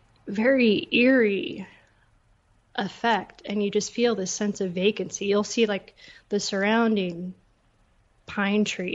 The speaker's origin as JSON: {"language": "English", "town": "Seattle", "region": "Washington", "country": "United States", "tie": "born or raised there", "said": "And it's the things I grew up with in Seattle, like composting, everyone composts"}